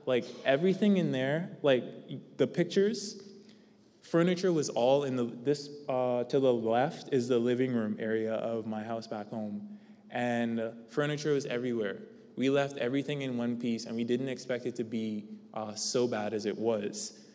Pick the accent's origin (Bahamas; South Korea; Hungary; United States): Bahamas; I'm from the Bahamas, so I am an international student.